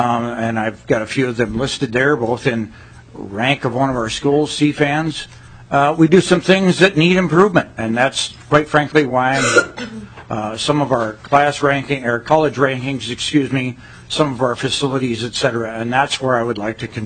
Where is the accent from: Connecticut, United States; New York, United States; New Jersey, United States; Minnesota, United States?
Minnesota, United States; Big Lake